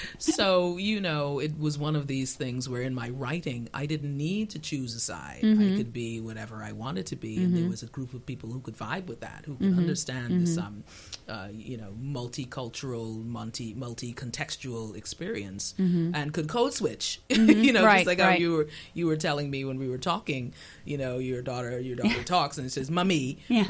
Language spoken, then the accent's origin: English; Bahamas; now in New Jersey, United States; from the Bahamas. So when I got to New Jersey, it was, first of all, it was kind of like landing on another planet.